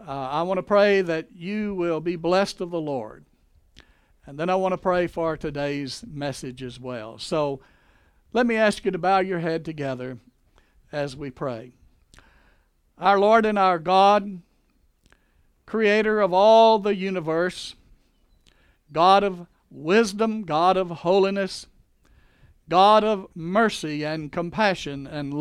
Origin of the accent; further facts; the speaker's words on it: Louisiana, United States; devastated cities like New York and Louisiana, my home state